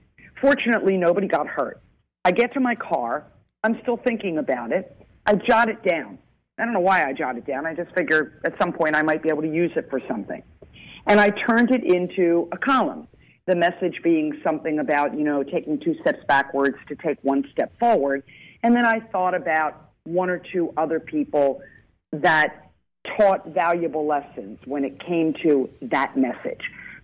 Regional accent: Philadelphia, Pennsylvania, United States; I'm from Philadelphia. I'm coming back into 30th Street Station in Philadelphia.

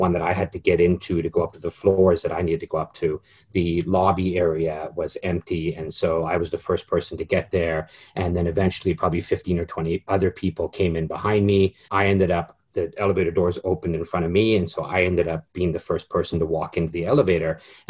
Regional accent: Canada; moved away as an adult; also born or lived in England; now in United States; I'm an English-born Canadian citizen. Didn't move to the United States until I was in my late 20s, and then only to go to law school. And I always let people know I'm Canadian

